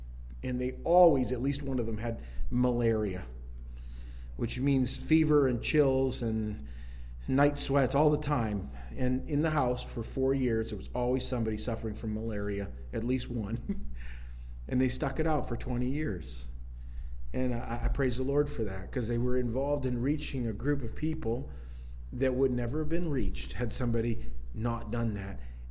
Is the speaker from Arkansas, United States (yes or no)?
no; Maine, United States; And I'm from Northern Maine.